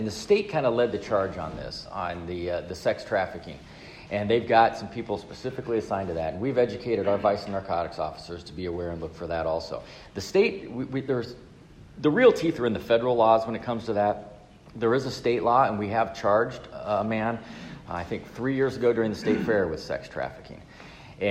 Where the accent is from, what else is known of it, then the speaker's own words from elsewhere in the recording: Texas, United States; I'm originally from West Texas. I'm literally a nine iron from Mexico.